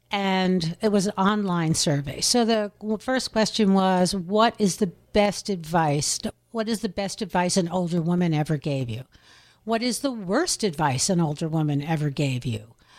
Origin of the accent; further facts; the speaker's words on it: New Jersey, United States; also born or lived in New York City; now in Ithaca, United States; I think it's about 34 years now. I came from New Jersey, through New York City up to here